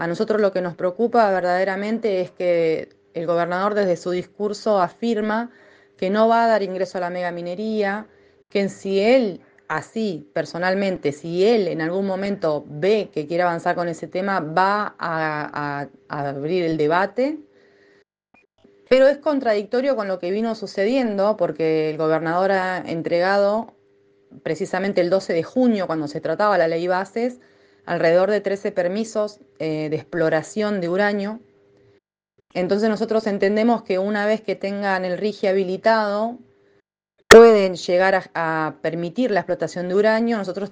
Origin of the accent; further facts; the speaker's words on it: Chubut, Argentina; de Chubut, del Movimiento Asambleario No a la Mina.